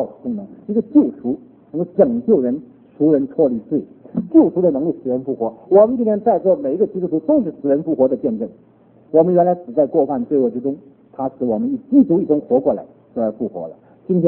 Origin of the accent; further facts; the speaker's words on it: Northeast China, China; 我是东北人，你拿吃东西来说，我东北人吃馒头的啊